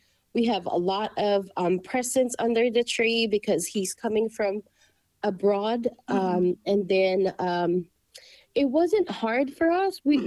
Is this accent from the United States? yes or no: no; Parañaque, Metro Manila, Philippines; I was in Parañaque. That's where I grew up. That's my hometown.